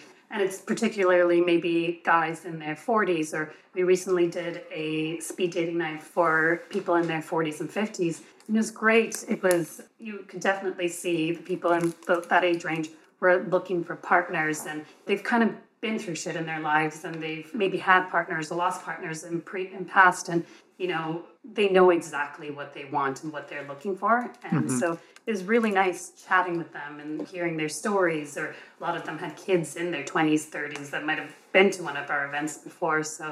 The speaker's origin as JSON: {"language": "English", "town": "Vancouver", "region": "British Columbia", "country": "Canada", "said": "I'm originally from Vancouver, and I used to go to a gym there."}